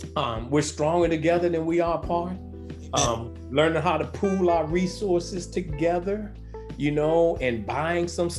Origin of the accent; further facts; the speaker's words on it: Petersburg, United States; I'm proud that I'm from Petersburg. I'll tell you in a minute that I'm from Petersburg. The city was good to me. I learned everything I need to know right there in the city of Petersburg.